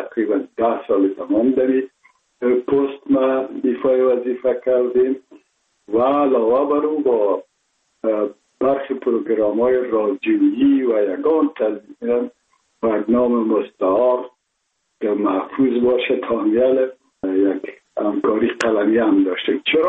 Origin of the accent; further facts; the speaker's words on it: Kabul, Afghanistan; من متولد شهر کابل هستم، هستم تاجک و از شهر کولی کابل که از پدر پدر از کابل هستم.